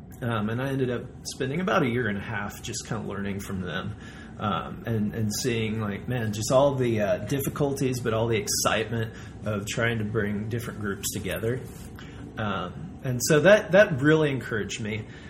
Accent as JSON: {"language": "English", "region": "Colorado", "country": "United States", "tie": "born or raised there", "said": "I grew up in Colorado, which is a lot more post-Christian, post-Christendom than a lot of places in the U.S."}